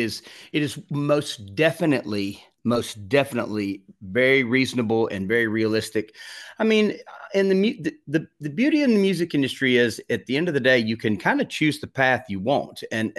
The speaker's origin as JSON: {"language": "English", "region": "Alabama", "country": "United States", "said": "I'm from Alabama, still living in Alabama."}